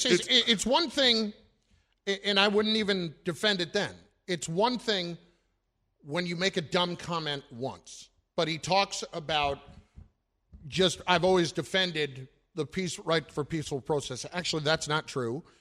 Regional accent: United States; I say that while also expressing my support as an American citizen for peaceful protest in our country

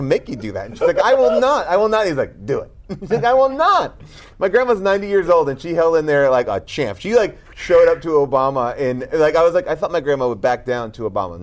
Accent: Long Island, New York, United States; I'm from Long Island. Okay. So you know, I grew up all there. You know, it's like, yeah, that's my hometown.

